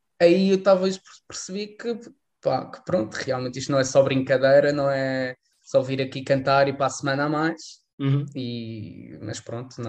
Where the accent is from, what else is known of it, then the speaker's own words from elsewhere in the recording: Madeira, Portugal; olha, eu sou da Madeira e eu tinha que fazer viagens todas